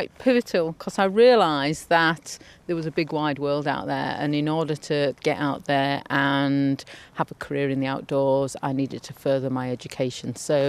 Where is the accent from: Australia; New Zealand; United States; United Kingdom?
United Kingdom; Yorkshire and the Humber; I was brought up here on the North Yorkshire Moors